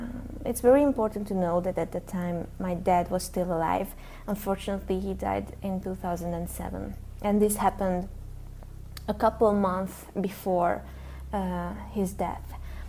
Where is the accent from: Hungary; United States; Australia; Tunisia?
Hungary; I'm from Hungary.